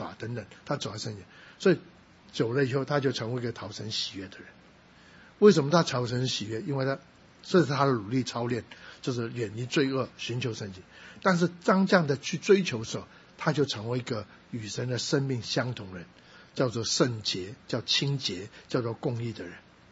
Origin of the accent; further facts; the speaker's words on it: Guangdong, China; 其实我们广东人不喜欢用这个，不会用这个